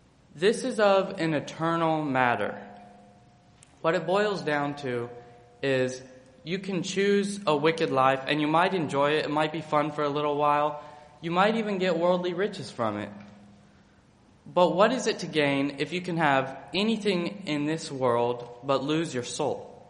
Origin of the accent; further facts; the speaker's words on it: Montana, United States; So I grew up in Montana, and living in a small town in Montana, me and my two brothers had the chore of walking our dog.